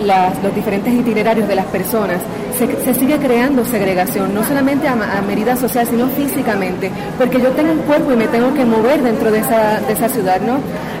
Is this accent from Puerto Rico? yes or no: yes; Puerto Rico; soy de Puerto Rico.